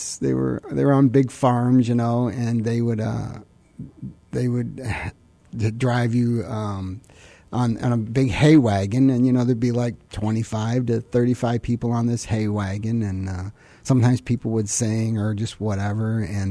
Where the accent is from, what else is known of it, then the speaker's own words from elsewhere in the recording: Michigan, United States; In Michigan.